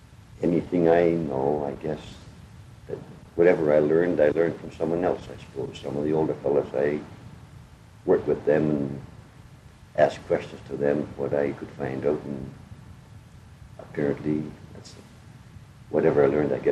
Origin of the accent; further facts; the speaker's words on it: Dipper Harbor, New Brunswick, Canada; Well, as far as I know, I think I was born right in Dipper Harbor.